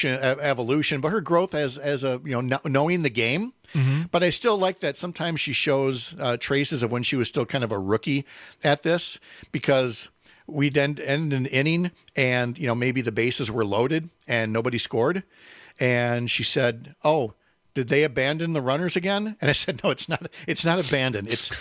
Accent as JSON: {"language": "English", "region": "Minnesota", "country": "United States", "tie": "born or raised there", "said": "But I can tell you, growing up in Minnesota, you know, it's one of those where you're either just sitting, you're just dour"}